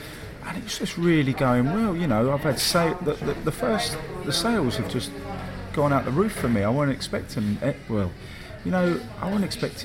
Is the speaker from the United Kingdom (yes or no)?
yes; Crawley, South East England, United Kingdom; I grew up in Costa del Crawley, which is it's in between Brighton. It's a lovely place.